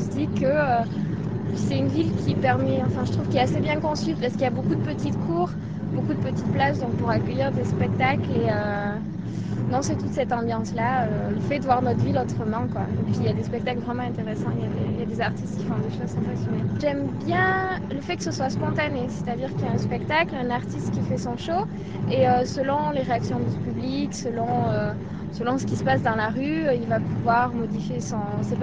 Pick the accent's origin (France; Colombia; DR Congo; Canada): France; Arpajon-sur-Cère, Auvergne-Rhône-Alpes; j'ai 21 ans, je suis originaire d'Arpajon à côté d'Aurillac.